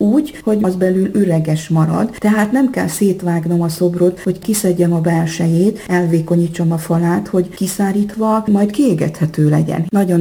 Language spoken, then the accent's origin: Hungarian; Korond, Transylvania, Romania; now in Hungary; Itt az anyaországban, Budapest szívében, és Erdélyben pedig, hát a Székelyföld szívében, Korondon. Úgyhogy mégiscsak szerencsés vagyok, hiszen Magyarország a hazám, és Erdély a szülőföldem, az édesanyám.